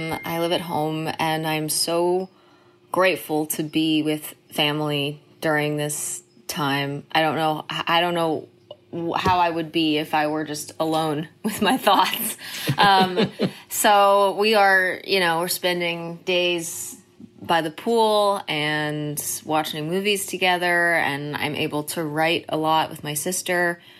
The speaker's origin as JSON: {"language": "English", "town": "The Colony", "region": "Texas", "country": "United States", "tie": "born or raised there", "said": "I pretty much consider Texas my home, my hometown. I lived in The Colony, Texas, is where I grew up. And it was the best place to grow up."}